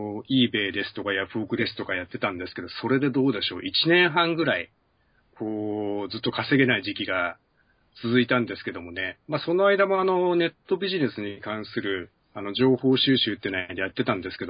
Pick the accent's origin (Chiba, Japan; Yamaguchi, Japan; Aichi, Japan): Aichi, Japan; Nagoya; 名古屋で、地元の名古屋でですね